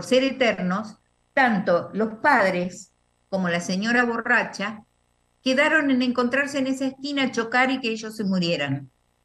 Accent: Zárate, Buenos Aires Province, Argentina; me toca muy de cerca porque soy de Zárate

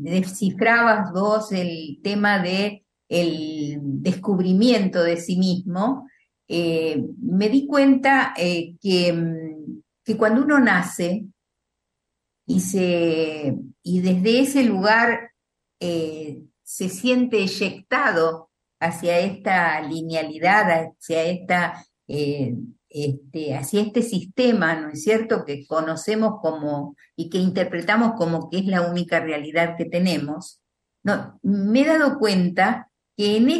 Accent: Zárate, Buenos Aires Province, Argentina; born there; Nací en Zárate, provincia de Buenos Aires, a 100 kilómetros de Buenos Aires, en un hogar con un padre trabajador y asalariado.

